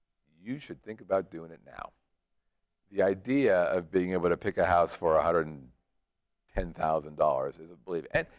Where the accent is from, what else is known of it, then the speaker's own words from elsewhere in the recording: California, United States; Now, you know, we come from California where that number is...